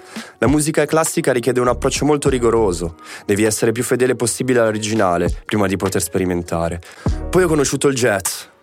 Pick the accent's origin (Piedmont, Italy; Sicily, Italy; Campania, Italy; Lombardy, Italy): Piedmont, Italy; Verrone; vengo da Verrone, un piccolo paese nel Biellese.